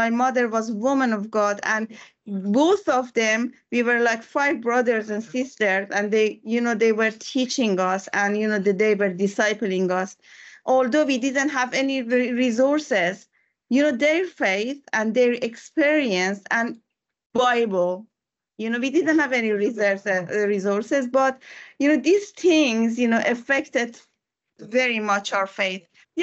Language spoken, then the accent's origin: English; Mashhad, Razavi Khorasan, Iran; English is a second language; Actually, I was born and raised in Iran in a very religious city called Mashhad. Mashhad is in the northeast of Iran near the border of Afghanistan.